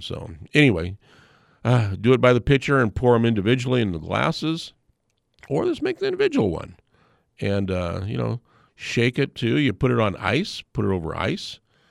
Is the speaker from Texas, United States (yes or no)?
no; Fairbanks, Alaska, United States; This is those fun things that I remember about growing up in Fairbanks.